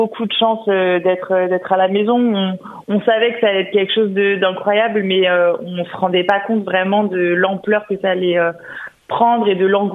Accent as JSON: {"language": "French", "town": "Lyon", "region": "Auvergne-Rhône-Alpes", "country": "France", "said": "Moi, je suis lyonnaise et en fait, donc j'étais licenciée sur Lyon jusqu'en 2016"}